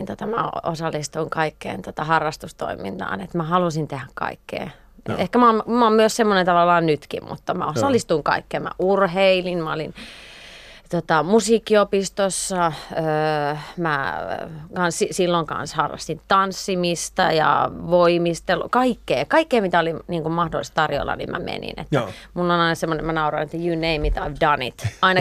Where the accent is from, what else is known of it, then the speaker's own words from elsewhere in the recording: Viiala, Pirkanmaa, Finland; Mä oon Viilassa syntynyt. Tai Tampereen vieressä.